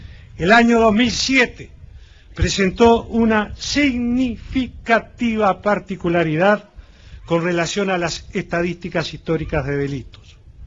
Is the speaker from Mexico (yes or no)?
no; Uruguay; como presidente, pero también como ciudadano uruguayo